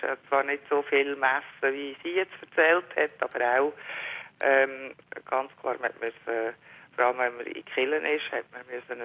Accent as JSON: {"language": "German", "region": "Aargau", "country": "Switzerland", "said": "Also ich habe heute eigentlich als Aargauerin"}